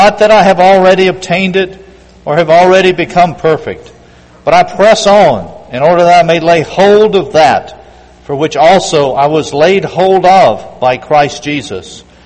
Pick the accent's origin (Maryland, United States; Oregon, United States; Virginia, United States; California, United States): Virginia, United States; Richmond; I'm from Richmond, Virginia.